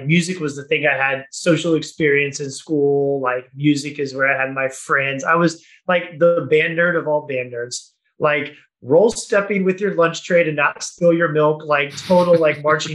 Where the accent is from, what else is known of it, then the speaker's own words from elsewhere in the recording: Virginia, United States; I grew up in Virginia.